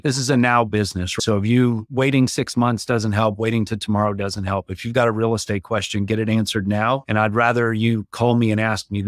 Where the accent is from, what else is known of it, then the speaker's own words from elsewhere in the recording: Phoenix, Arizona, United States; I grew up in Phoenix.